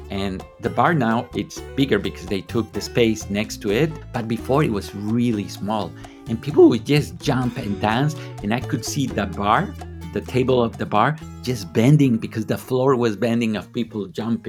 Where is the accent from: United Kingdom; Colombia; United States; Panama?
Colombia; now in Canada; Colombia, I'm not that Colombian anymore, but I'm still Colombian. And when I'm here, I'm not Quebecois, I'm not Canadian completely.